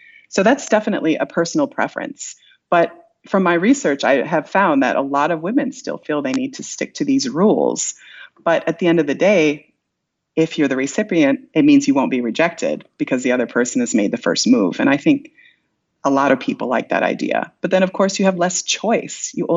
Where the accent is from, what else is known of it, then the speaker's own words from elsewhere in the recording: Iowa, United States; and I'm from Iowa originally, and I'm used to like making eye contact and smiling at people.